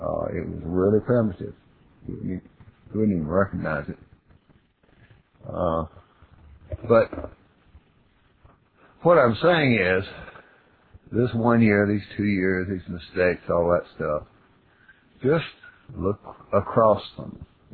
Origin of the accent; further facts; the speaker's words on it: Pontiac, South Carolina, United States; because I'm from Pontiac, South Carolina.